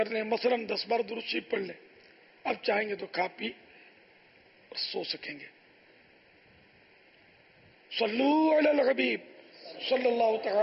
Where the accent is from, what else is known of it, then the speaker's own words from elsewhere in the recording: Karachi, Sindh, Pakistan; born there; تو پہلے زمزم نگر حیدرآباد اترے، اس کے بعد باب المدینہ آ گئے، پھر 1950 میں میری باب المدینہ کراچی میں پیدائش ہوئی الحمدللہ. تو یوں میں تو یہ کہا کرتا ہوں کہ میں تو اصلاً نسلاً پاکستانی ہوں